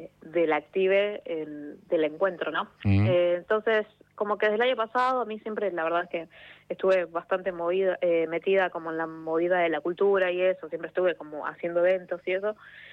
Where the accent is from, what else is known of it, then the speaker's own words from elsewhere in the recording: Villa Gesell, Buenos Aires Province, Argentina; now in La Plata, Argentina; Yo no soy de La Plata, nací en Gesell, pero me vine como a los 18.